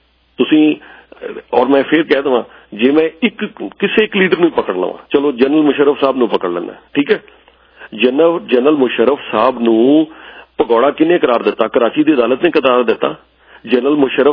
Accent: Punjab, Pakistan; ਮੈਂ ਜਿੱਥੋਂ ਆਉਣਾ ਜਿੱਥੇ ਮੇਰਾ ਜਨਮ ਹੋਇਆ ਜਿਸ ਮਿੱਟੀ ਦਾ ਮੈਂ ਬਣਿਆ ਹੋਇਆ ਮੈਂ ਆਪਣੇ ਪੰਜਾਬ ਦੀ ਗੱਲ ਕਰਦਾ

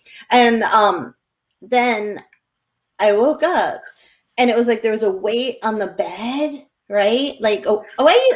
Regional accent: New Hampshire, United States; accent: New Hampshire; you can tell I'm from New Hampshire when I talk like that, huh?

